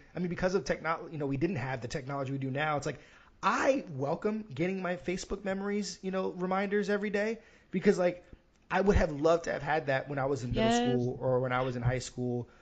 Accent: Yonkers, New York, United States; also born or lived in Miami, Florida; I was born in Miami. And then I say that I was raised in New York because I moved from Miami when I was like 9 or 10 years old. So like those formative years and such a big shift in culture going from Miami, Florida to Yonkers, New York.

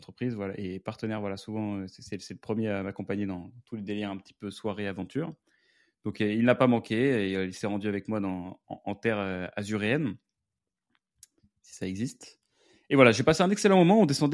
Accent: Versailles, Île-de-France, France; Parce que moi, vous savez que j'ai grandi à Versailles.

